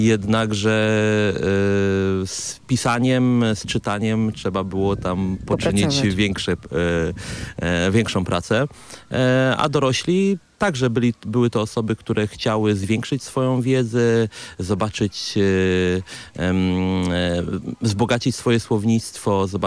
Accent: Wejherowo, Pomeranian Voivodeship, Poland; Ja pochodzę z Wejherowa Śmiechowa. Tam moja rodzina mieszka od lat 60. XX wieku, a przywędrowała z bardzo odległego Gościcina.

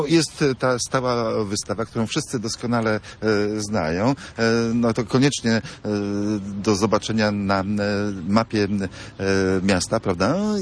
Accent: Gdańsk, Pomeranian Voivodeship, Poland; Ja jestem z Gdańska, nie z Gdyni

